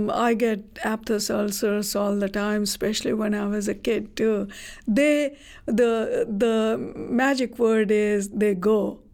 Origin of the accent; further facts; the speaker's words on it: India; I come from India